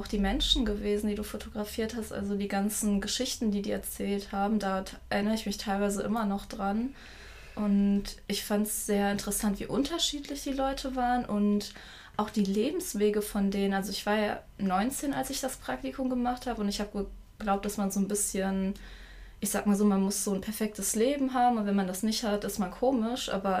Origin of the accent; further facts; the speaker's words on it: Düsseldorf, North Rhine-Westphalia, Germany; Nee, ich bin in Düsseldorf geboren und aufgewachsen.